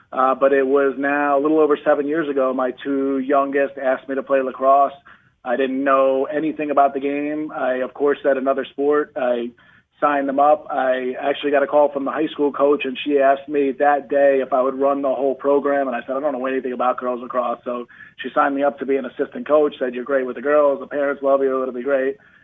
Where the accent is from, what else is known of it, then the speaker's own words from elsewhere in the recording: Philadelphia, Pennsylvania, United States; I grew up in Center City, Philadelphia.